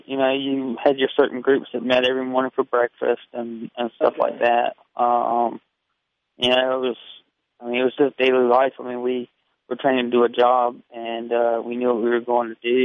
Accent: Savannah, Georgia, United States; My hometown's Savannah, Georgia.

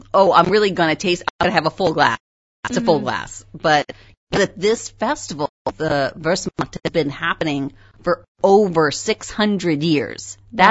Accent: United States; I think the first time I went as an American

